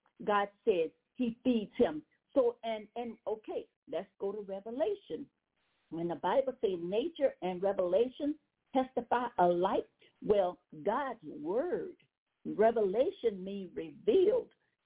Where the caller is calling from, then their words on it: Louisiana, United States; Well, first of all, I'm calling from Louisiana